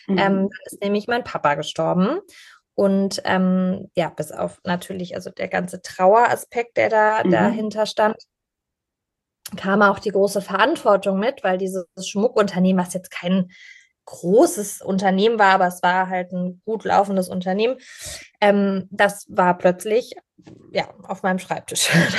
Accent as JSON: {"language": "German", "town": "Pforzheim", "region": "Baden-Württemberg", "country": "Germany", "moved": "yes", "lives_now": "Berlin, Germany", "said": "Meine Eltern haben sich dann irgendwann getrennt und ich bin aus Pforzheim weg mit meiner Mama nach Berlin."}